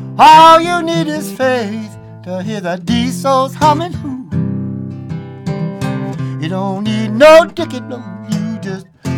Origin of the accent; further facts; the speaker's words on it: Oakland, California, United States; born there; Y'all, what is this y'all thing? I was born in Oakland. I'm not gonna say y'all.